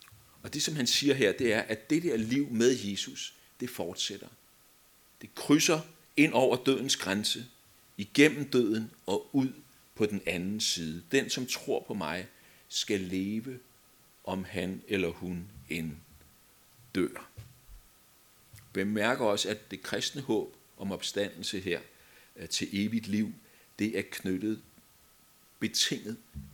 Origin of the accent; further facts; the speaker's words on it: Herlev, Capital Region of Denmark, Denmark; Jeg voksede op i Herlev, inde ved København. Og hjemme på vores vej, Dalbugten hedder vejen